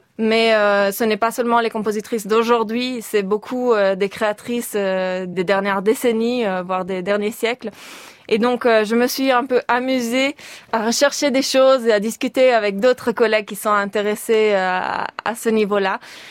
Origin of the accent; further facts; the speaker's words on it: Ticino, Switzerland; j'ai grandi effectivement en Suisse italienne, mais mes racines familiales ne sont pas dans cette région. Du côté de mon père, c'est la Suisse alémanique et la Suisse orientale, où on parle cette 4e langue nationale, le romanche.